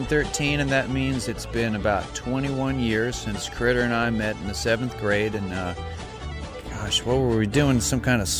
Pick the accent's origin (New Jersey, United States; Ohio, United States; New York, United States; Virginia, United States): Virginia, United States; Harrisonburg; such a colorful childhood growing up in the Valley. It's in everything that we do as musicians. We've drawn so heavily from our time growing up here because it was such a rich and inspiring childhood.